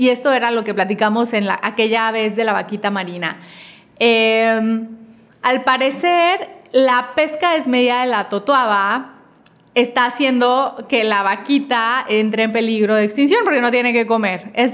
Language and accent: Spanish; Mexico; O sea, a nosotros como mexicanos y como habitantes de nuestro país.